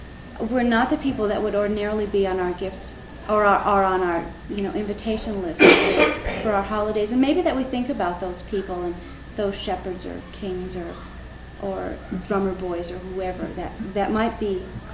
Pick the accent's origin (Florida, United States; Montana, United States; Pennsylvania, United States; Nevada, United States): Montana, United States; also born or lived in New York City; I was raised in Montana, but I went to graduate school in New York City, and I lived there for a few years